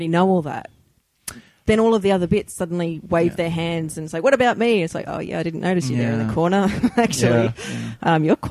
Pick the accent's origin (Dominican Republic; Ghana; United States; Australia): Australia; Actually really funny because being Australian